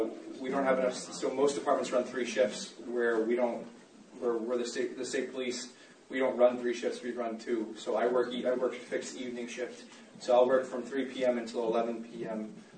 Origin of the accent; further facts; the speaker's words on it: Bangor, Maine, United States; So I'm originally from the Bangor area.